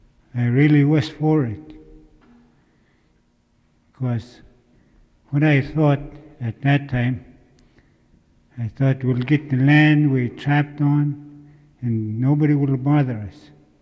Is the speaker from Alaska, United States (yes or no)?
yes; Minto, Alaska, United States; from Minto, Alaska.